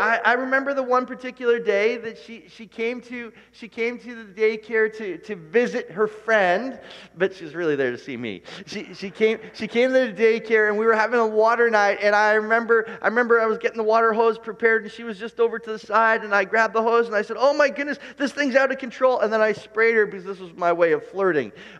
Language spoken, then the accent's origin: English; Oshawa, Ontario, Canada; So Ainsley and I grew up in Oshawa